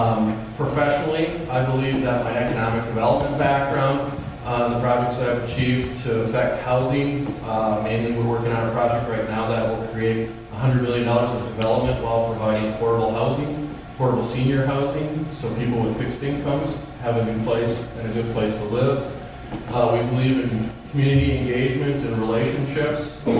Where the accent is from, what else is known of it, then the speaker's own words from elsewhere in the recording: Green Bay, Wisconsin, United States; now in Minneapolis, United States; Originally, I am from Green Bay, Wisconsin, so I do like to make that distinction.